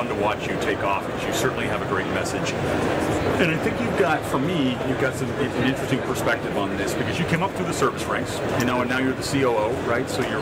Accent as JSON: {"language": "English", "town": "Dallas", "region": "Texas", "country": "United States", "tie": "born or raised there", "said": "here live from the floor at the NADA Convention 2023 in my hometown, Dallas, Texas."}